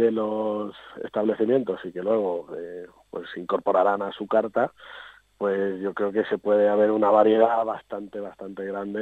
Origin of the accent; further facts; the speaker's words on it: Salinas, Valencian Community, Spain; que soy de Salinas, ¿no?